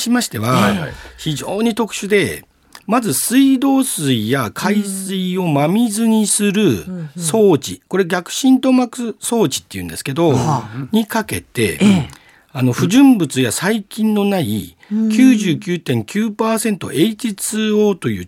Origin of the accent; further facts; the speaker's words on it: Hirosaki, Aomori, Japan; 弘前でございます。